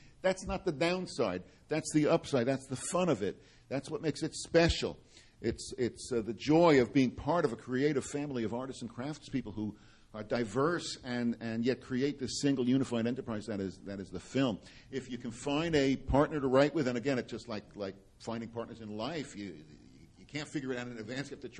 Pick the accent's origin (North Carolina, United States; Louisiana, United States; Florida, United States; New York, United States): New York, United States; New York City; Jewish kid like me, the thing to do growing up in New York City was be a doctor